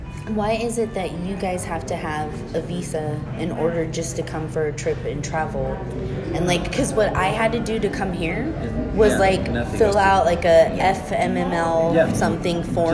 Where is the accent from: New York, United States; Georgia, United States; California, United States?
California, United States; San Ysidro; And I grew up in San Ysidro, border town of Tijuana border